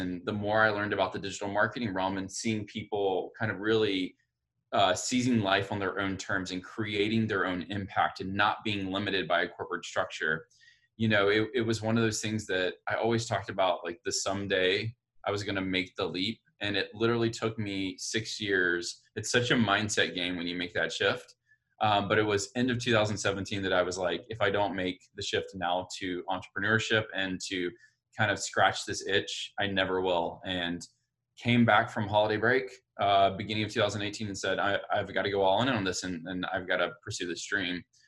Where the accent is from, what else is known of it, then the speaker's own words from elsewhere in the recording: Montgomery, Alabama, United States; I am from Montgomery, Alabama, and I was raised with this whole idea